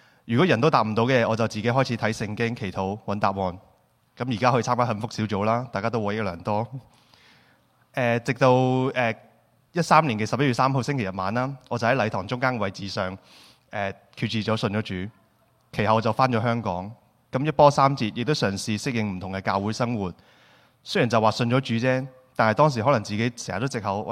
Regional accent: Taiwan; born there; 我喺台湾出世

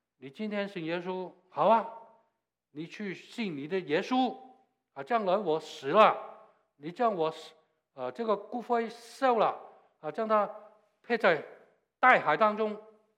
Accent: China; 我们中国人有句话讲得非常好

